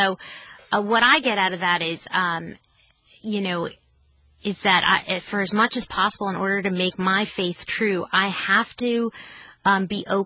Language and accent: English; East Coast, United States; now in Texas, United States; because I was raised on the East Coast. And then when I came down here, you know, I'm raising Jewish kids in Texas.